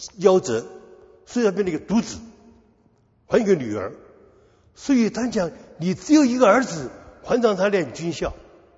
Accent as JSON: {"language": "Chinese", "country": "Taiwan", "said": "大陆叫蒋匪啊，我们台湾叫蒋总统。我小时候是抗日时代出生的"}